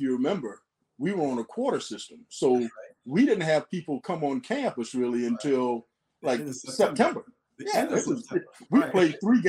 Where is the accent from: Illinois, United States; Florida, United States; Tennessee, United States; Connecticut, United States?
Florida, United States; Gainesville; I'm from Gainesville, as you said, and born and raised.